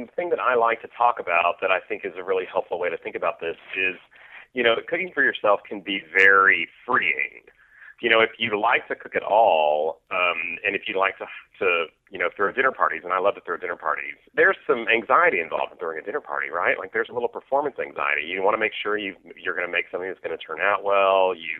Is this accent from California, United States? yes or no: no; Texas, United States; So I'm from West Texas, so there are a lot of Southwestern flavors that show up in the book.